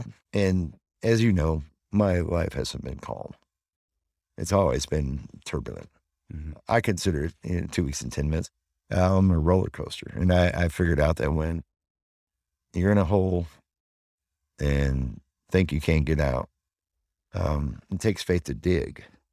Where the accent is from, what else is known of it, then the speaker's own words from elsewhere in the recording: Chicago, Illinois, United States; But I was some kid from Roll Route 2 in Chicago.